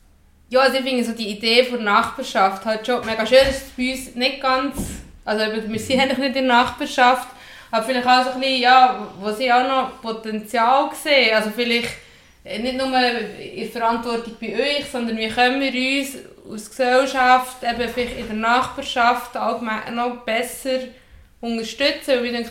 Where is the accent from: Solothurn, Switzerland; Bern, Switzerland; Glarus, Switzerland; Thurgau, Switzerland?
Solothurn, Switzerland; wenn ich zum Beispiel zurückziehe nach Solothurn, wo ich herkomme